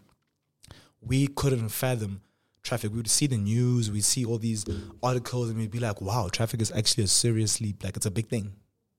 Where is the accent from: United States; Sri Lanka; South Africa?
South Africa; Polokwane, Limpopo; now in Johannesburg, South Africa; in 2010, around 2009, 2010, we moved to Johannesburg. And I come from Polokwane, which is a very, very, very small town.